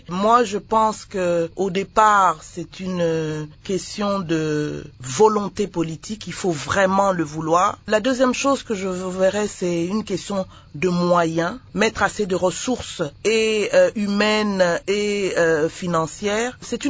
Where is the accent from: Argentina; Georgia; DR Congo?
DR Congo; en tant que d'abord citoyenne congolaise